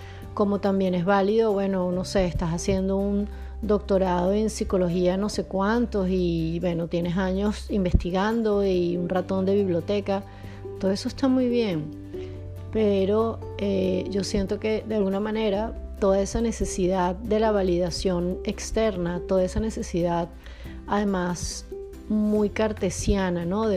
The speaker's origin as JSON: {"language": "Spanish", "country": "Venezuela", "tie": "born or raised there", "said": "En una cultura como la latina en Venezuela, la cultura que yo crecí, es muy fácil como mujer crecer pensando que tú tienes que cumplir con toda una serie de patrones"}